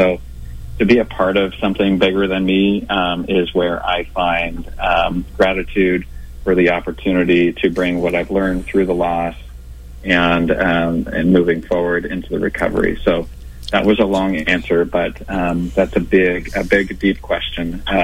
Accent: California, United States; growing up in Northern California

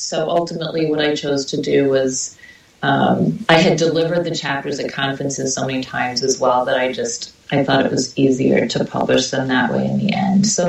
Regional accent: New York City, New York, United States; I'm from New York City, so I'm not particularly, so anyone might be laid back compared to me.

